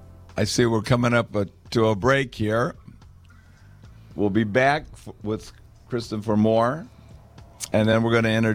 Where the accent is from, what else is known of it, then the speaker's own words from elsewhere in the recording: Milwaukee, Wisconsin, United States; I live in a purple state. I'm from Milwaukee, so it's a sort of a bluer purple, right?